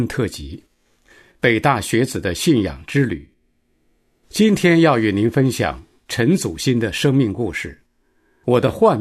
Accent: Hunan, China; born there; 1966年6月，我出生在中国大陆湘西北一个美丽但是贫穷的小乡村。

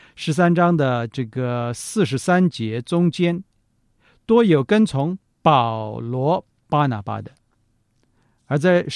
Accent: China; 或者用我们中国人比较这个容易明白的话

